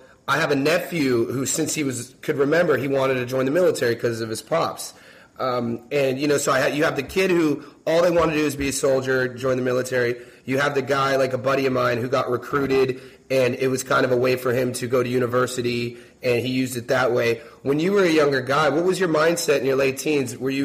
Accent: Ohio, United States; And, you know, I grew up in Ohio.

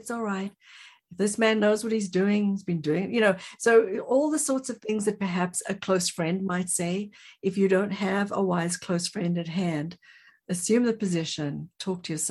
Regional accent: South Africa; I'm from South Africa

